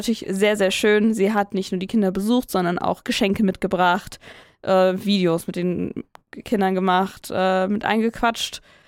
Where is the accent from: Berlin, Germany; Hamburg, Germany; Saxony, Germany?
Hamburg, Germany; Und ich komme da, wo ich aufgewachsen bin in Hamburg, da ist eine Eissporthalle.